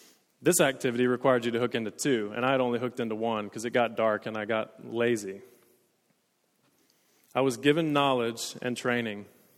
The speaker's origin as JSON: {"language": "English", "region": "Tennessee", "country": "United States", "said": "is because I'm from East Tennessee and I know how to say y'all."}